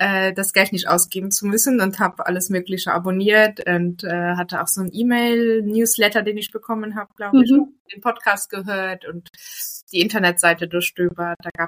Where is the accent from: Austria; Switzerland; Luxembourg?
Luxembourg; now in Trier, Germany; ich bin Luxemburgerin, in Luxemburg groß geworden.